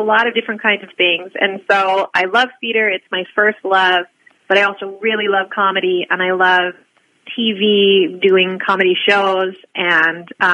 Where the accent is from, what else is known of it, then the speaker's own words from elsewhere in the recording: Chicago, Illinois, United States; And I grew up on the South Side, and I went to school at the Lab School at the University of Chicago.